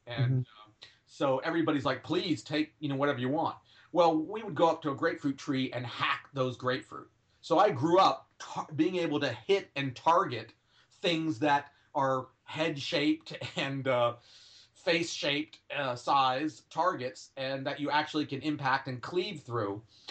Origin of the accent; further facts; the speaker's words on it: Florida, United States; And also growing up in Florida, citrus plants